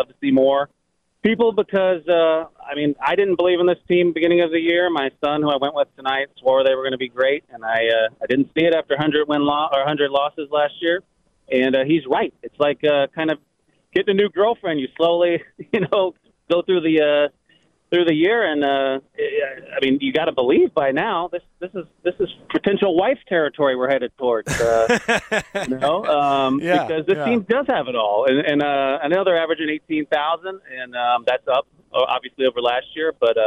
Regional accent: St. Louis, Missouri, United States; I'm from St. Louis and came up tonight for the game with my son.

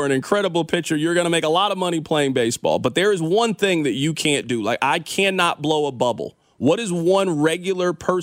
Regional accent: Kansas City, Missouri, United States; Because I grew up in Kansas City, so snow was just part of my childhood.

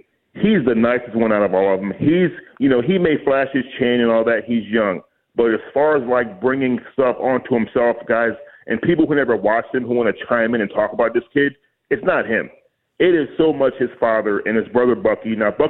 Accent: New York, United States; You know, I'm from New York. I did some work in Buffalo at a GR 550.

